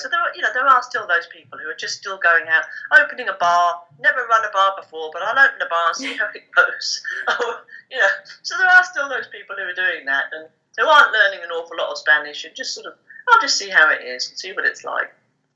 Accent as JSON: {"language": "English", "country": "United Kingdom", "also_born_or_lived": "Spain", "said": "You know, we lived as British people abroad. We eventually bought a house there."}